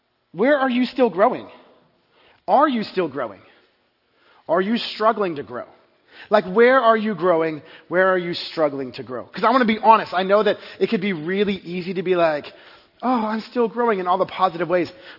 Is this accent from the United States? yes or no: yes; Texas, United States; The cracks will, in my house of growing up in Texas, the foundation began to crack.